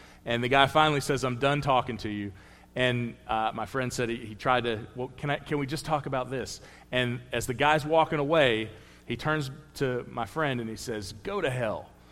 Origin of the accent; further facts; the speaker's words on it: United States; born there; I'm really thankful that I was born in America.